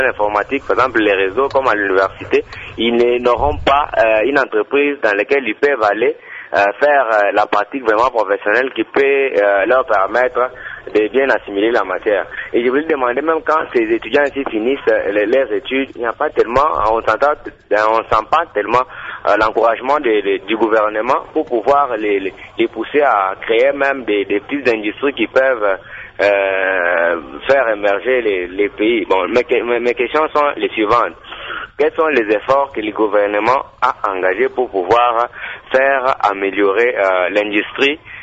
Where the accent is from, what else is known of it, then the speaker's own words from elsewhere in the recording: Kananga, Kasaï-Central, DR Congo; comme chez nous à Kanangake